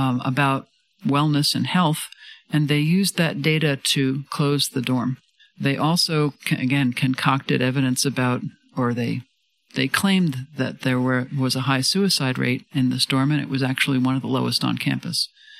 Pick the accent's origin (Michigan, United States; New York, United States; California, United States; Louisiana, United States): New York, United States; New York City; born there; I was born in New York City to a father who was a mathematician and an athlete